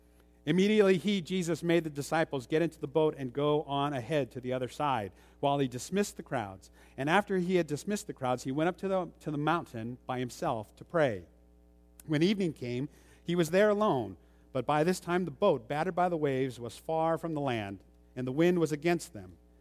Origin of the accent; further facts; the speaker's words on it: California, United States; that I came from California and moved here to the Pacific Northwest.